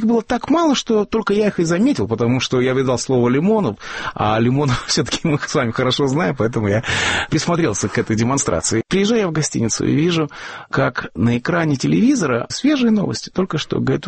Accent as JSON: {"language": "Russian", "country": "Russia", "moved": "yes", "said": "когда мы приехали сюда из России 70-х годов"}